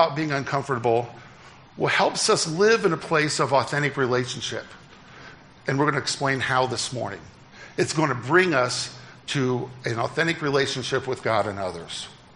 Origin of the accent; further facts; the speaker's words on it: Decatur, Indiana, United States; So I was born into a very comfortable, very profound Roman Catholic family in my hometown of Decatur, Indiana.